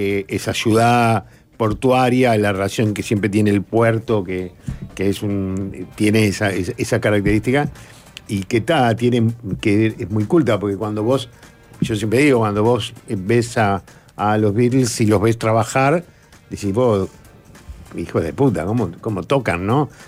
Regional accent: Uruguay; Y yo sé que somos uruguayos

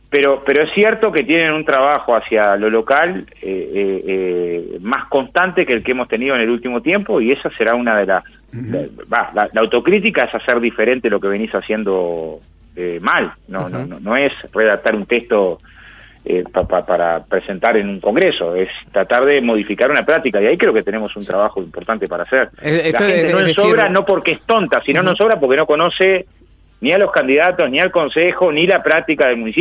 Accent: Canelones, Uruguay; Yo que soy de Canelones, te puedo decir que en algunas localidades de Canelones vale mucho más la batalla municipal

